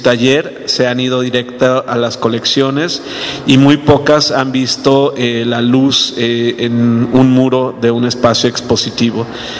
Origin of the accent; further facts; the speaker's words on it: Mexico; esa gran capacidad que como mexicanos poseemos todos al disponer los objetos